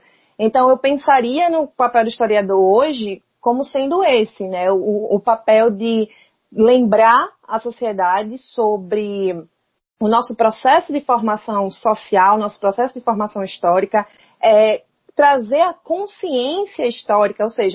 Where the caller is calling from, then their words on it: Recife, Pernambuco, Brazil; De Recife, né? Pernambuco.